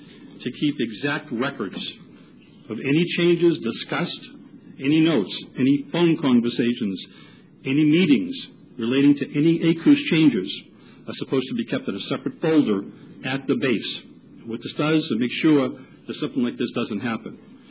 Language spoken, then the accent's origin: English; Geiger Key, Florida, United States; I'm from Geiger Key.